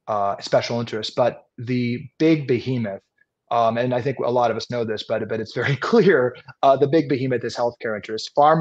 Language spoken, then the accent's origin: English; Washington, District of Columbia, United States; But I grew up in Washington, D.C., and my dream was to, you know, impact public policy in the United States.